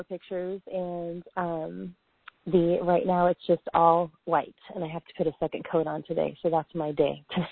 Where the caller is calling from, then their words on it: Springfield, United States; I'm calling from Springfield.